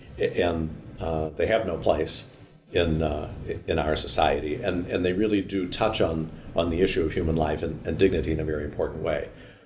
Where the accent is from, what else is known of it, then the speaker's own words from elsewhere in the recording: St. Louis, Missouri, United States; growing up in St. Louis, I did not have the benefit where we lived of interaction with people of other races on a regular basis.